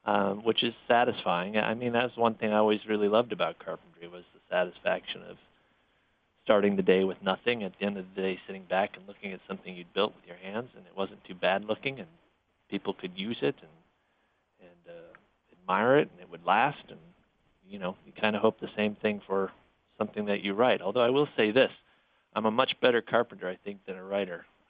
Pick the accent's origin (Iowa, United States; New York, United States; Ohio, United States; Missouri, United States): Iowa, United States; Iowa City; In fact, I had been living in Iowa City, my hometown, again. I often end up back there for reasons unknown.